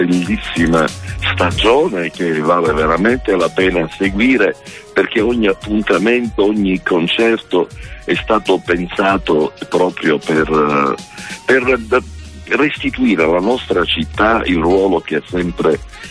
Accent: Sicily, Italy; lo dico da siciliano, con l'orgoglio che ognuno di noi ha per le cose belle, per le cose importanti della nostra terra

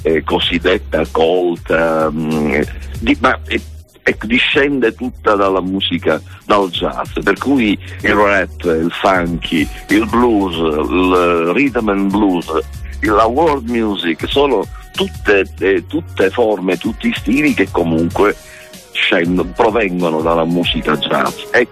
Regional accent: Sicily, Italy; lo dico da siciliano, con l'orgoglio che ognuno di noi ha per le cose belle, per le cose importanti della nostra terra

